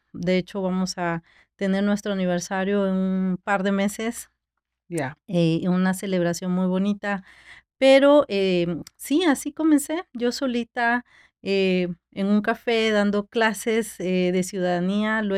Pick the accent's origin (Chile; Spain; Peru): Peru; moved away as an adult; now in United States; Bueno, yo soy peruana, nací en Perú. Oh, okay. Sí, tengo casi 20 años aquí en Estados Unidos. Traje a mi niña, ella ya está muy grande ahorita. Nosotros vivíamos en Los Ángeles.